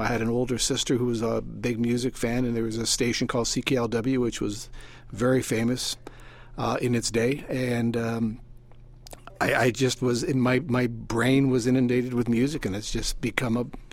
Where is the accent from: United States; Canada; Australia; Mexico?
Canada; Windsor, Ontario; moved away as an adult; now in Toronto, Canada; Grew up in Windsor, Ontario.